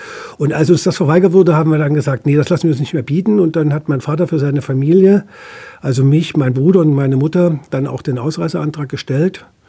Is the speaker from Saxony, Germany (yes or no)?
yes; Bischofswerda, Saxony, Germany; also born or lived in Radeberg; Und ja, dort bin ich geboren. Aufgewachsen bin ich dann in Bischofswerda. Das ist eine kleine Stadt zwischen Bautzen und Dresden. Und zunächst war ich eigentlich ein ganz normaler, ja, wie man so sagt, ein ganz normaler DDR-Bürger.